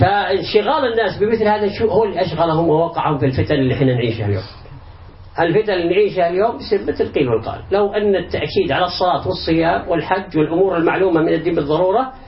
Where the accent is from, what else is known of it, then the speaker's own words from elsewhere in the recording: Saudi Arabia; أمة الدعوة في بلادنا السعودية وفي كل البلاد الخليج أو العربي